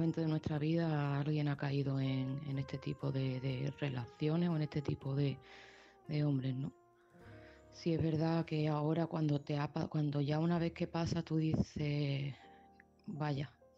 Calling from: Seville, Andalusia, Spain; de Sevilla

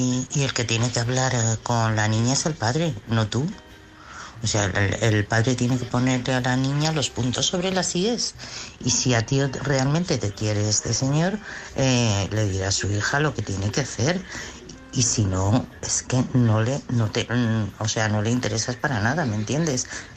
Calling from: Madrid, Community of Madrid, Spain; de Madrid.

